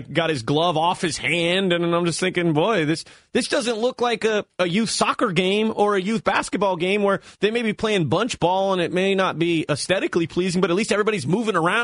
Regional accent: California, United States; I mean, I grew up in the East Bay, man, watching Ricky at the Coliseum swiping bags left

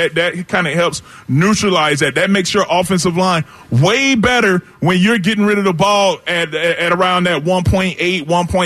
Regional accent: DeLand, Florida, United States; Yeah, because I'm from DeLand, Florida, man. There's no snow down there.

